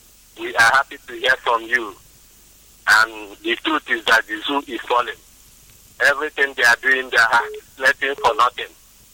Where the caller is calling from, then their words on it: Cotonou, Littoral, Benin; He's a Bokovieta. I'm calling from Cotonou, Benin Republic.